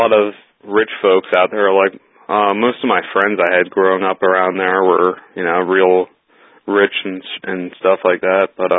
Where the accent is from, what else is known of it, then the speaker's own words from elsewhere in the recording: Pennsylvania, United States; born there; also born or lived in California; but I was born in Pennsylvania, and I don't know, it's sort of the same thing.